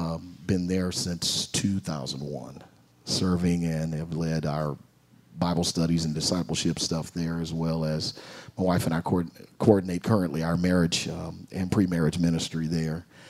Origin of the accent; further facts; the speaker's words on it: Houston, Texas, United States; I'm from Houston, Texas, and I served at two churches very faithfully there.